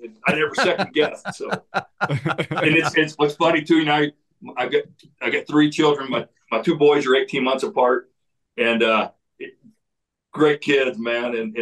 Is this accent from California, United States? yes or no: no; Texas, United States; but I tell you, I'm a proud Texan and I married a West Virginian